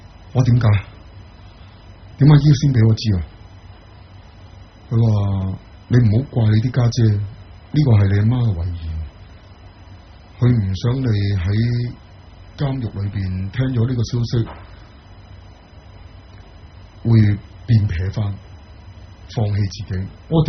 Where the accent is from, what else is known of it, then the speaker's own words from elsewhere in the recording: Hong Kong; 因为我以前小的时候在香港